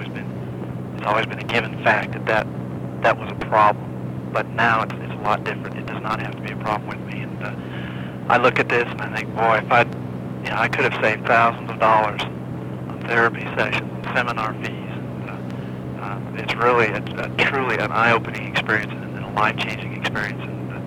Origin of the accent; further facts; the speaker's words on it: Albuquerque, New Mexico, United States; I'm from Albuquerque, New Mexico.